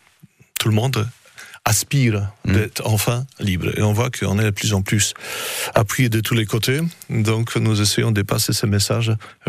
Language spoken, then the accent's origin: French; Poland; Bon, je suis polonais, donc j'ai pris aussi un film polonais